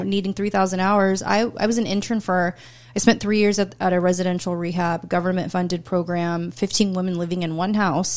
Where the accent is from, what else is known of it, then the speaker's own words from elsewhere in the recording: California, United States; I'm from the San Francisco Bay Area. For my generation, it was a lot of weed